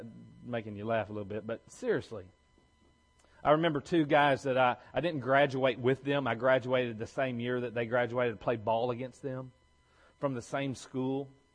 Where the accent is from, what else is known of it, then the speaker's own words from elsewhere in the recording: Alabama, United States; now in Texas, United States; People in Alabama, I can't say we because I'm a Texan now, right?